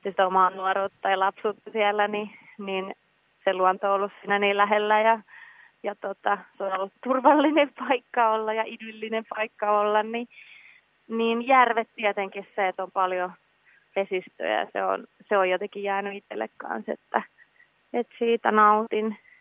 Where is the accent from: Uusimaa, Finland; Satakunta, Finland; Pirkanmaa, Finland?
Pirkanmaa, Finland; Orivesi; also born or lived in Tampere; mä oon syntyperäinen tamperelainen, että oon pari ensimmäistä elinvuotta Tampereella asunut ja sitten siinä Orivedellä Tampereen kupeessa nuoruuteni viettänyt ja sitten jossain kohtaa parikymppisenä palannut sitten Tampereelle vielä vähäksi aikaa asumaan